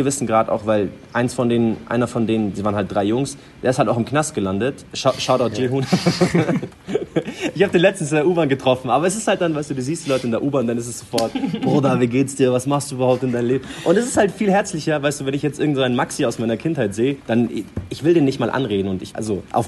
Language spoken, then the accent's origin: German; Palestine; wo kommen Sie denn eigentlich her? So, ja, Palästina, oh, Palästina.